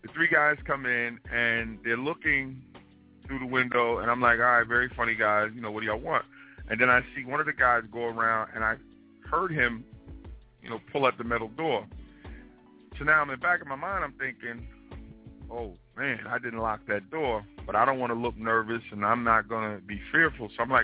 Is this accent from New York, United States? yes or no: yes; Queens, New York, United States; I grew up in South Jamaica. At the time, I was living in Rochdale, so I was in walking distance from the place where I was working.